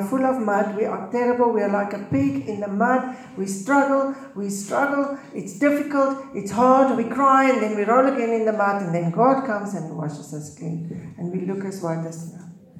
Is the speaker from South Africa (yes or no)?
yes; South Africa; I grew up in South Africa, so I didn't know my family who lived here.